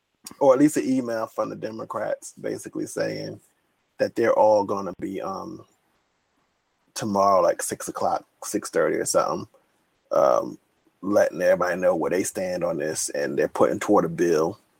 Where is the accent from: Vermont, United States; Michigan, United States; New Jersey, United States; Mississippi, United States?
New Jersey, United States; He's not my senator, but I'm from New Jersey, and I remember back when he was the mayor of Newark.